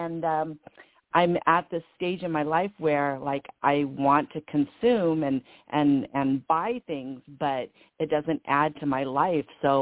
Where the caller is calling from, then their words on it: Anaheim, California, United States; I'm calling from California, from Anaheim